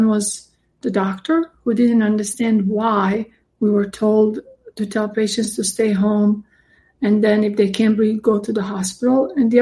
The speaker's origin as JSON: {"language": "English", "town": "Split", "region": "Split-Dalmatia County", "country": "Croatia", "said": "I remember, you know, being in school and he was coming to visit Split, that's where I'm from."}